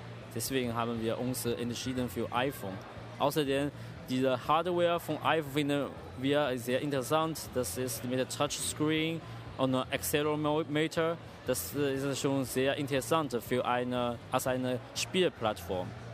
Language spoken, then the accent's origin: German; China; now in Germany; Ich komme aus China.